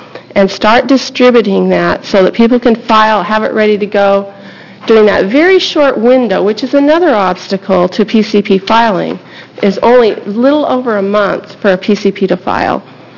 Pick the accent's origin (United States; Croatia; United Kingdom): United States; Oregon; I am from Linn County.